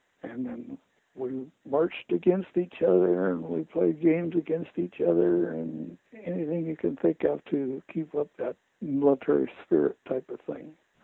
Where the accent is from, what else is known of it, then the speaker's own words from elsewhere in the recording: Sacramento, California, United States; also born or lived in Yreka, California / Redding, California; I was born in Yreka, California, which is about as close as you can get to Oregon without being there. I was raised partially in Redding, and the rest of the time was in Sacramento.